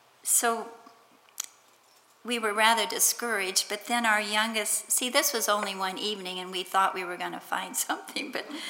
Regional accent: New Orleans, Louisiana, United States; born there; I was born in New Orleans, Louisiana on February 16th, 1962.

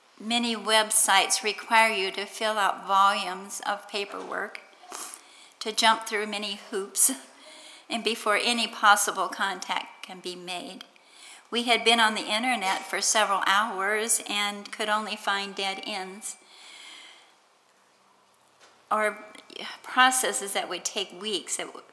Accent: New Orleans, Louisiana, United States; born there; I was born in New Orleans, Louisiana on February 16th, 1962.

